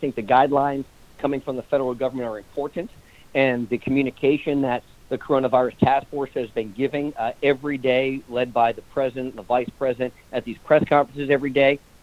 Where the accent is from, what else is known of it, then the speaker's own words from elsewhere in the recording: New Hampshire, United States; that's about 7 times the population of my home state of New Hampshire